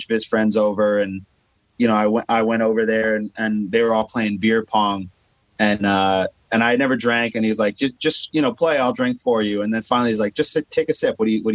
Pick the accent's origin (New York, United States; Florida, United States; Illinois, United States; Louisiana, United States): New York, United States; Long Island; And I'm from Long Island, New York.